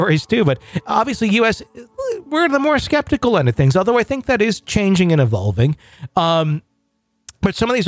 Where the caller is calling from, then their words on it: McAllen, Texas, United States; I'm writing in from McAllen, Texas.